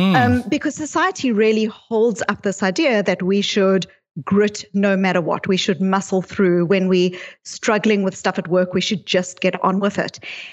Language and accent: English; South Africa; So I became interested in these ideas when I grew up in South Africa. I was born into apartheid South Africa